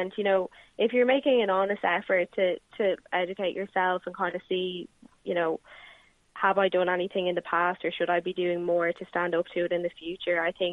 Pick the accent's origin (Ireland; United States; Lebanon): Ireland; why should I be treated differently to Gina? We're both Irish.